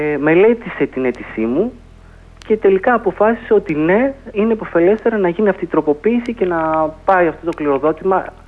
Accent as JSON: {"language": "Greek", "town": "Kleisoura", "country": "Greece", "said": "γιατί και εγώ κατάγομαι από την Κλεισούρα."}